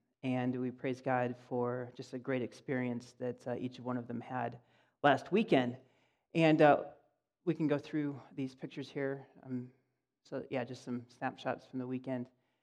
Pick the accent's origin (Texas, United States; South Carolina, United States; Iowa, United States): Iowa, United States; Sioux City; Hometown. Sioux City, Iowa. Where I'm from. That's my hometown.